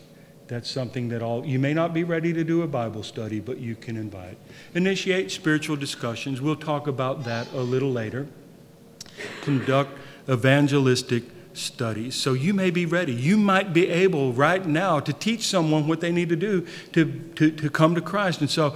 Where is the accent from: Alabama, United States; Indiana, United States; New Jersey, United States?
Alabama, United States; I'm from Northwest Alabama.